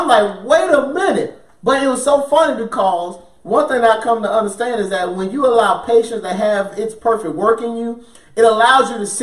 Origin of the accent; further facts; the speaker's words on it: Tallahassee, Florida, United States; Now, I'm originally from Florida, from Tallahassee, Florida.